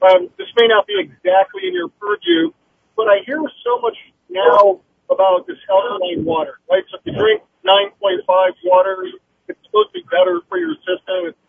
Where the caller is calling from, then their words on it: Albuquerque, New Mexico, United States; I'm here in Albuquerque.